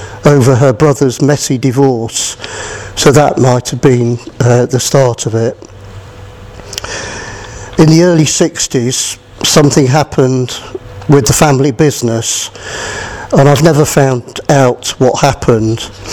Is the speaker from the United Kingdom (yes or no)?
yes; Bramhall, North West England, United Kingdom; born there; I was born in Bramhall, Cheshire, a little village on the outskirts of Stockport, and christened in the C of E Church.